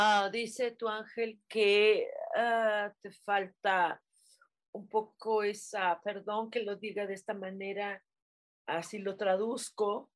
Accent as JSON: {"language": "Spanish", "country": "Mexico", "tie": "born or raised there", "said": "¿Cuántos años tienes viviendo en México? Yo, toda mi vida."}